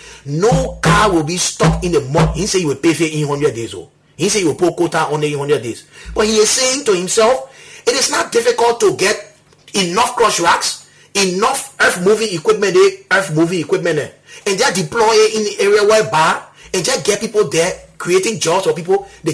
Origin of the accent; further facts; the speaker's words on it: Maryland County, Liberia; And I'm from Maryland to Rewaji. The only paved road.